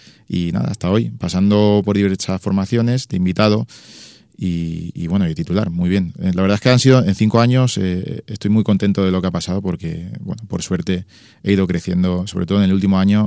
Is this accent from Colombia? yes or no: no; Ibi, Valencian Community, Spain; soy de IBI y en IBI creo que todos nos reinventamos